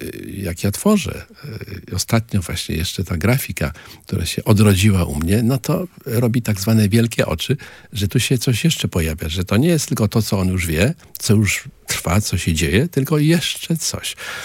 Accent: Gdynia, Pomeranian Voivodeship, Poland; also born or lived in Sopot; Z urodzenia jestem gdynianinem. Od 14 roku życia w Sopocie i jestem sopocianinem.

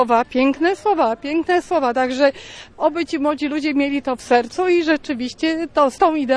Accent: Poznań, Greater Poland Voivodeship, Poland; My przyjechaliśmy z Poznania.

